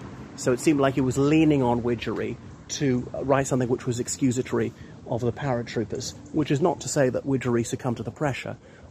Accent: Ireland; from Ireland.

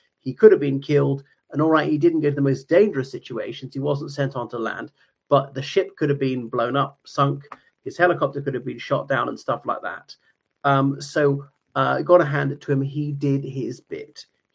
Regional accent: Ireland; from Ireland.

